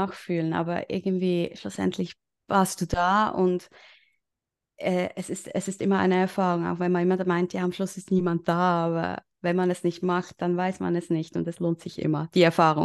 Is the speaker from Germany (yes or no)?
no; Switzerland; accent: Swiss German; Ich hoffe, dass mein Akzent, das muss ich nochmal sagen, nicht zu krass durchkommt